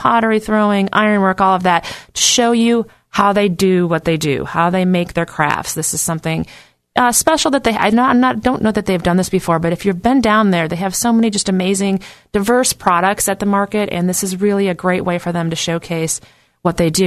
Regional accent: Midwest, United States; now in Virginia, United States; I'll be honest, I was raised in the Midwest, didn't know much about bluegrass until I came out here to Virginia.

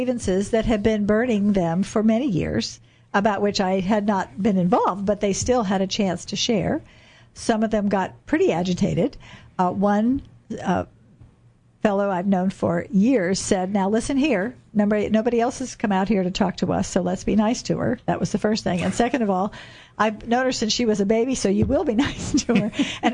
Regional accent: Albemarle, United States; I was born here in Albemarle in 1950 and had a rural childhood, a very idyllic play in the mud, play with animals growing up, old-fashioned childhood.

